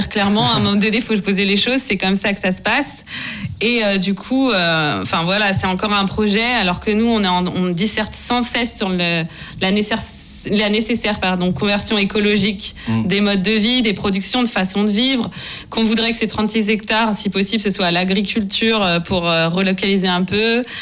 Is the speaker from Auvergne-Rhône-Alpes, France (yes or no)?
yes; Belleville, Auvergne-Rhône-Alpes, France; moi je viens de Belleville donc personnellement je connais